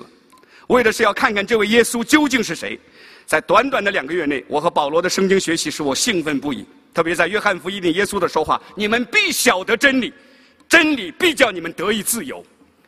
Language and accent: Chinese; China; first language Mandarin; 我呢是在国内出生长大啊，外婆和妈妈都是基督徒